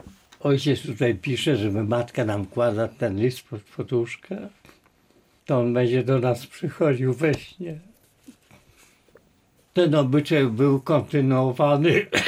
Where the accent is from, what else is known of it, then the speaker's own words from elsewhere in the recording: Volhynia, Ukraine; powinienem chyba od tego zacząć, że jestem z Wołynia. Wie pani, gdzie Wołyń jest?